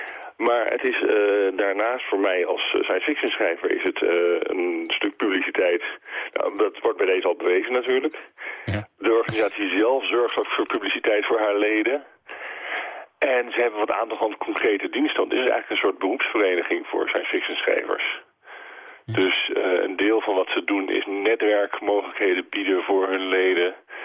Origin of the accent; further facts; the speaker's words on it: Netherlands; juist voor mij als Nederlander, lastig natuurlijk te overzien